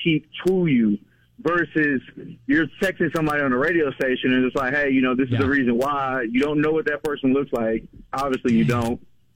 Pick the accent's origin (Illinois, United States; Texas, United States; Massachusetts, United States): Texas, United States; Houston; So I'm from Houston, and I have a few family members that, you know, work.